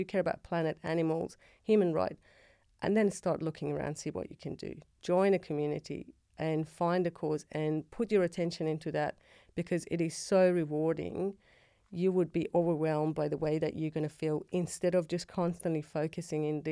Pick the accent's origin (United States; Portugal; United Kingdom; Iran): Iran; now in Australia; So back to the question about growing up in Iran. That was growing up.